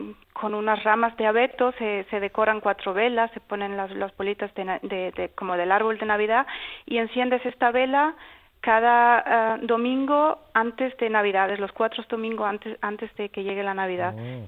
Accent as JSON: {"language": "Spanish", "region": "Canary Islands", "country": "Spain", "moved": "as an adult", "said": "¿Que se me nota en el acento? Sí, y más si supieras que soy canaria."}